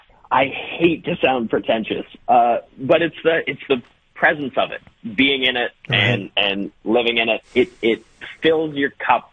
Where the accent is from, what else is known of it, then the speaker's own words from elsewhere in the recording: Sudbury, Ontario, Canada; I was born and raised in Sudbury and have been working on Critch out in Newfoundland for, at this point, 5 years.